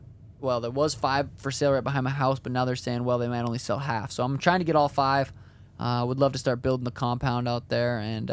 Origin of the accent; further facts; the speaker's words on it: Montana, United States; They're coming to Montana, my home state, which is going to be pretty cool.